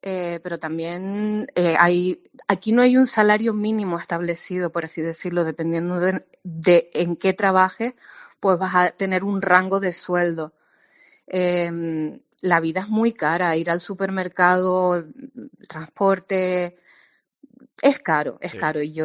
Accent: Canary Islands, Spain; now in Central Europe; Siendo canaria

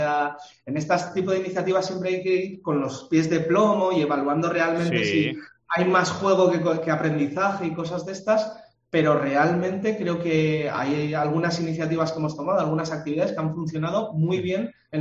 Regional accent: Vitoria, Basque Country, Spain; la mayoría de mis amigos de Vitoria, que es de donde soy

